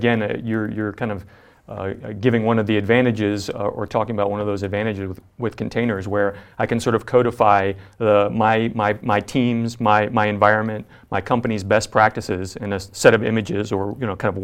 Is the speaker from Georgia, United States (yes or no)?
yes; Atlanta, Georgia, United States; I'm like Jeremy, I'm from Atlanta, here in the good old USA.